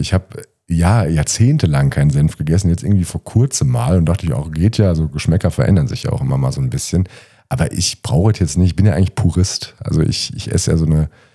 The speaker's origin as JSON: {"language": "German", "region": "North Rhine-Westphalia", "country": "Germany", "tie": "born there", "said": "Ich bin gebürtig aus NRW."}